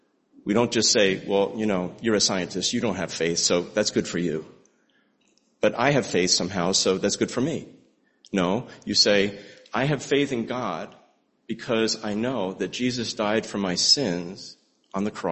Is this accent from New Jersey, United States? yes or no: yes; New Jersey, United States; I can tell you because I grew up in New Jersey